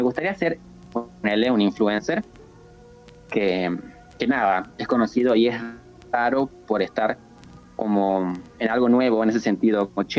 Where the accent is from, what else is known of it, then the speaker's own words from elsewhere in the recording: Tucumán, Argentina; now in Jujuy, Argentina; Y sí, viviendo en una ciudad chica. Encima yo no soy oriunda de Jujuy. Yo vivía en otra provincia un poco más grande llamada Tucumán. Y me vine a vivir a esta provincia más chica por mi pareja, que él es jujeño.